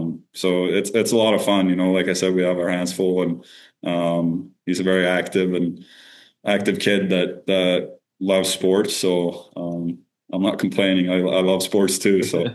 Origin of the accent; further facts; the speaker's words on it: Sweden; English is a second language; Handball was big, but not in my hometown. I think my hometown, it was all hockey. But handball is big in Sweden. I grew up watching.